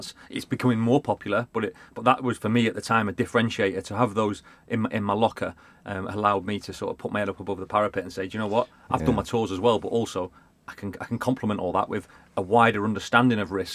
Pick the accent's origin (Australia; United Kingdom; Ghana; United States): United Kingdom; Blackpool, North West England; accent: Blackpool; My dodgy Blackpool accent.